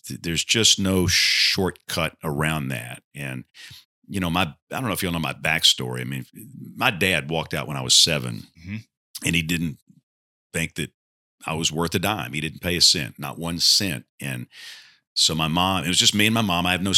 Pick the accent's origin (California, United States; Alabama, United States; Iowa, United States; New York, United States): Alabama, United States; Greenville; And I'm from Greenville, this little town south of Montgomery.